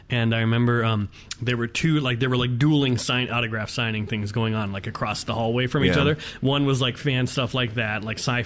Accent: Anaheim, California, United States; also born or lived in Fullerton; And I grew up in Anaheim. I could see the Disneyland fireworks from my bedroom window. You know, I lived in Fullerton.

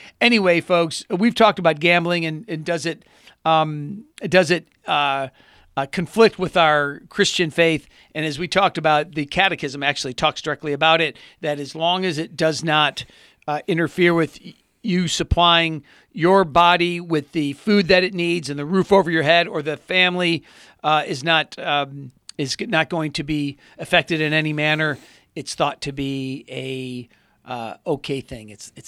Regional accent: Michigan, United States; I know, this is interesting, but it's just that it just so happens that although it is my home state, they just had their first weekend of online gambling last weekend.

